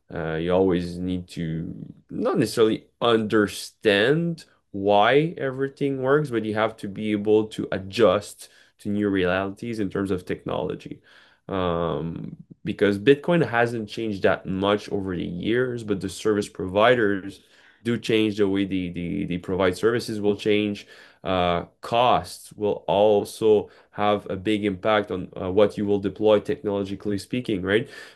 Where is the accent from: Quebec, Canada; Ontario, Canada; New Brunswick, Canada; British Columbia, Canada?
Quebec, Canada; I'm a lawyer from Quebec